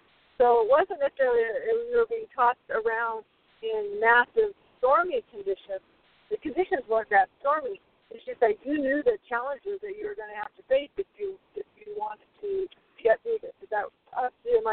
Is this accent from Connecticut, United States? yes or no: no; San Diego, California, United States; I'm from San Diego. I lived there all my life except for school, college